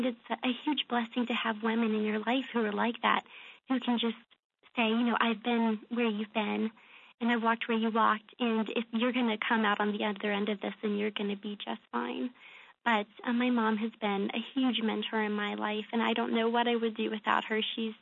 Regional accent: Lynchburg, Virginia, United States; it was like my really, you know, first exposure to being away from home, like my hometown in Lynchburg.

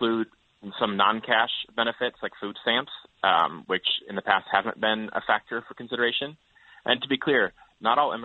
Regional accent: Wisconsin, United States; I didn't necessarily think about it growing up in Wisconsin, where, you know, I lived in a fairly ethnically homogenous community

